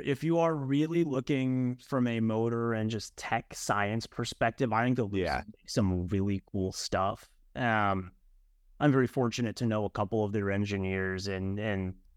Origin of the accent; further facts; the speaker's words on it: Colorado, United States; I grew up in Colorado.